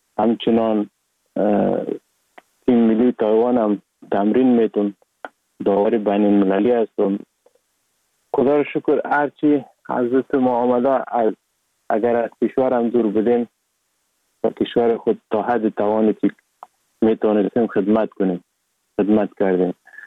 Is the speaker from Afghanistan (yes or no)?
yes; Sheberghan, Jowzjan, Afghanistan; born or raised there; also born or lived in Sar-e Pol